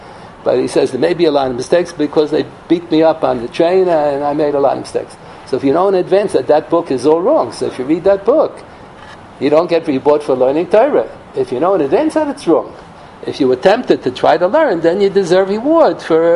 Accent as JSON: {"language": "English", "town": "Bronx", "region": "New York", "country": "United States", "tie": "born or raised there", "said": "years ago when I was growing up in the Bronx"}